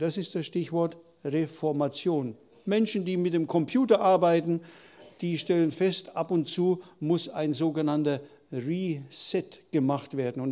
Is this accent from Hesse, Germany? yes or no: yes; Reiskirchen, Hesse, Germany; also born or lived in South Africa; Wir kommen aus Reiskirchen, meine Frau und ich, und für die, die neu hier sind, wir waren von 1980 bis 2018 im Stadtmissionsdienst in Südafrika tätig, in den Stadtmissionen Johannesburg, Pretoria und Kapstadt.